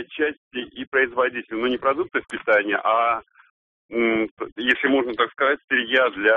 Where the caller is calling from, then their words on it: Moscow, Russia; я из Москвы звоню.